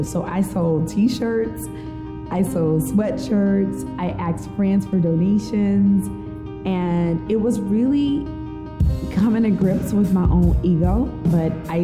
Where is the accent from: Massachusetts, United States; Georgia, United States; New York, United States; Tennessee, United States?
Tennessee, United States; Memphis; I'm an outsider. I'm from Memphis, Tennessee.